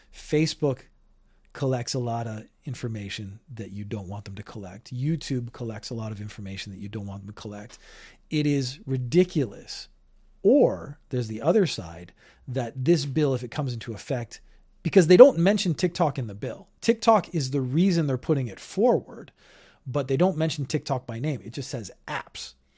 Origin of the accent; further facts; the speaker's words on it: Canada; now in Japan; I'm Canadian. I'm actually from a socialist republic, which means social services are inherently a part of the political system where I come from. I live in Japan